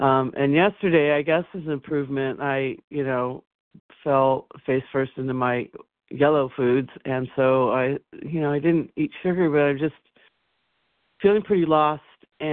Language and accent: English; Washington, United States; I'm from Washington State